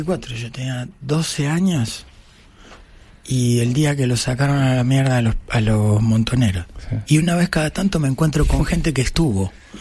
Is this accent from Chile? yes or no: no; Buenos Aires, Argentina; Yo iba, cuando era chico, acá mismo, en Gallo, sí, entre Charcas.